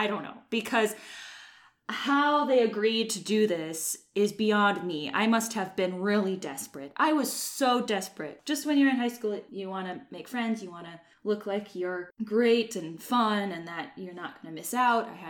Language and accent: English; South Dakota, United States; I grew up in South Dakota and it was really bad weather.